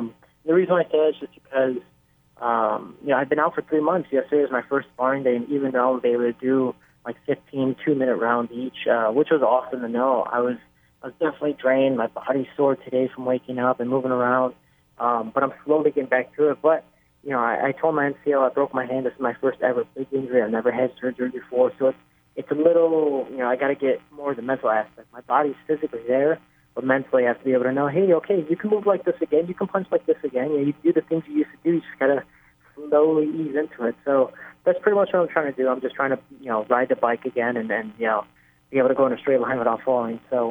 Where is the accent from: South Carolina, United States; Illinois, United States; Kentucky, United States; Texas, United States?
Illinois, United States; Cicero; they want my brother to draw another mural in my hometown right now, town of Cicero. So it's awesome to know that, you know, my homegrown town, Chicago, and Cicero both want me in there